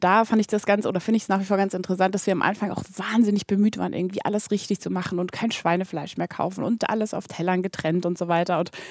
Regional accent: Bavaria, Germany; now in Hamburg, Germany; ich komme auch aus Bayern und lebe in Hamburg

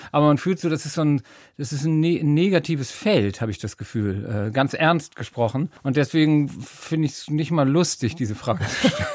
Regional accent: Timmendorfer Strand, Schleswig-Holstein, Germany; Ich komme ja auch daher, ich komme ja aus Timmendorfer Strand.

